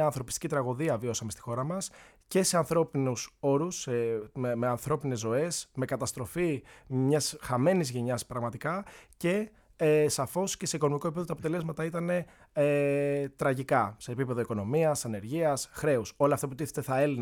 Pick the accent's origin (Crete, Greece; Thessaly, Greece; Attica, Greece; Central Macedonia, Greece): Attica, Greece; Kallithea; Γεννήθηκα μεγάλωσα στην Καλυθέα της Αθήνας, καταγωγή από ροπέδιο Λασιθίου Κρήτης και η μητέρα μου από τα Σταυρό Φασάλων στη Θεσσαλία. Πήγα σε δημόσιο σχολείο στην Καλυθέα